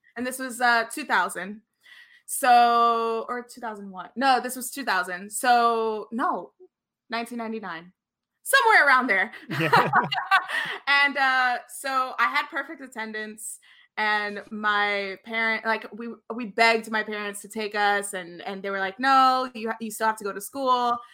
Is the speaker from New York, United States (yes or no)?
yes; New York, United States; Like growing up in New York and growing up in the Attitude Era where they were always in Madison Square Garden